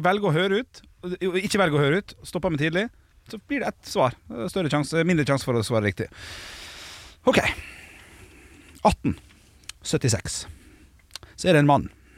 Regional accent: Bergen, Vestland, Norway; Jeg er fra Bergen.

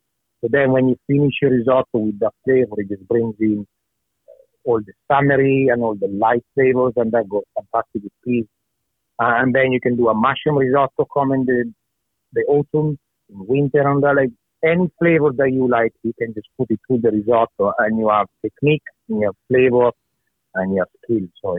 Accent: Milan, Lombardy, Italy; especially in the north where I am from, because I'm from Milan

